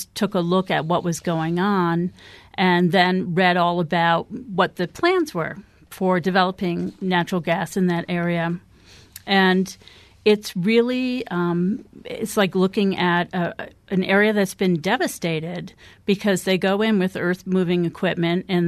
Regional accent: East, United States; I am not a Westerner. I'm from the East, and so being spending any kind of time in the West was really interesting to me

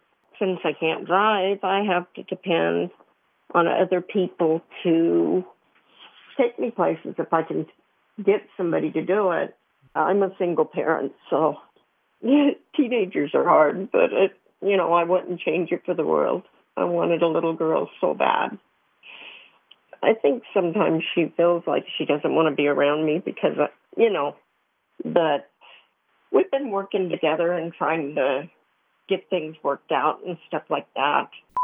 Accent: Carbondale, United States; I grew up in the Carbondale area.

